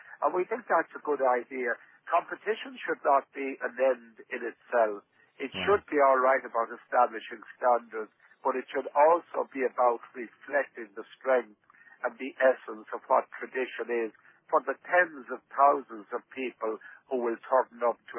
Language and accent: English; Ireland; there was no constraints about being Irish and about our culture. There was a passion behind it, which perhaps you wouldn't even experience at home.